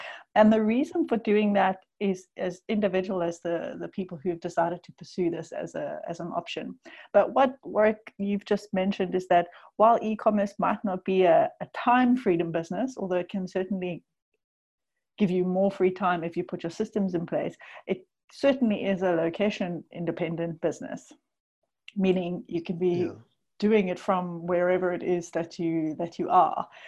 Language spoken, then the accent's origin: English; South Africa; I'm South African sitting on the east coast of South Africa now